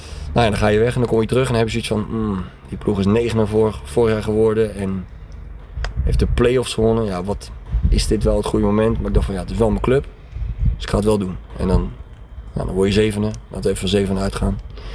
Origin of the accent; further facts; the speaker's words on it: West Netherlands, Netherlands; Ik kom uit het Westen